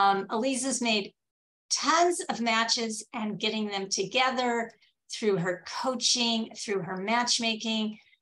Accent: Alaska, United States; I'm from Alaska, so I can relate.

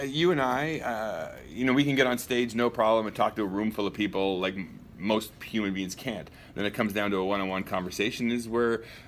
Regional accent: England, United Kingdom; Because I'm English and tall?

